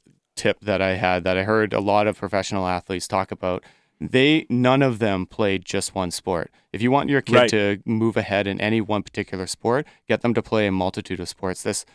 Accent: Surrey, British Columbia, Canada; in my hometown of Surrey, we only had two ice surfaces, right?

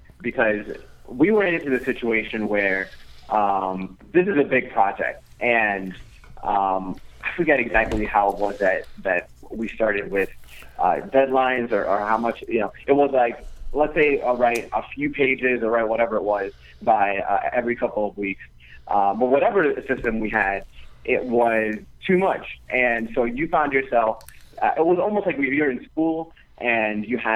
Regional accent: Brooklyn, New York, United States; You know, I'm from Brooklyn, and Brooklyn in the late 80s, early 90s, you know, it's a jungle. It's crazy. And my parents came from the Dominican Republic and tried to create a life for me.

